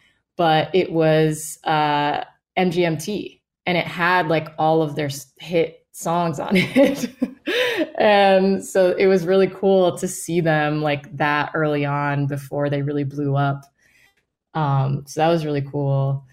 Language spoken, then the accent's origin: English; Miami, Florida, United States; also born or lived in Boston; It was tough growing up in Miami, being a big music fan, and you know, just there weren't that many bands that would tour down there because it is such a trek to get down there.